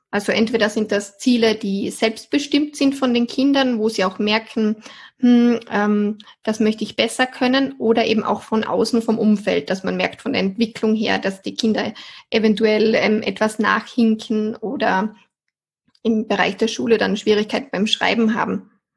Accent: Austria; ich komme aus Österreich, bin bald 30 Jahre alt

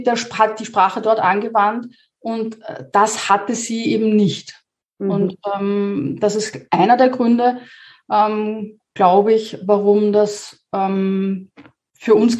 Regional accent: Vienna, Austria; Ja, also ich komme aus Wien, bin hier geboren, bin hier groß geworden.

